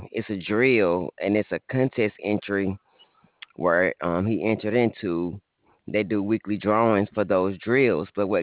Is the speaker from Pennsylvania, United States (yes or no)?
no; Georgia, United States; also born or lived in California; Ma'am, I'm from Georgia, but my dad was in the military, and we moved to California.